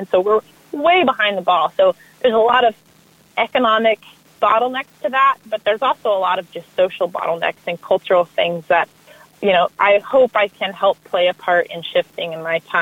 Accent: Southeast, United States; I mean, I'm from the Southeast, so, you know, surrounded by old tobacco fields

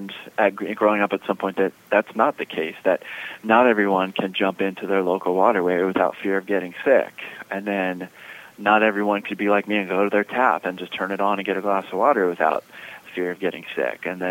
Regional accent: Pennsylvania, United States; I grew up in Pennsylvania in the Susquehanna River watershed.

